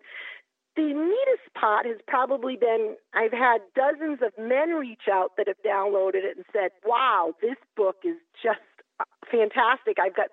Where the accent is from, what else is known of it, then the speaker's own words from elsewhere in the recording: Massachusetts, United States; I'm from Massachusetts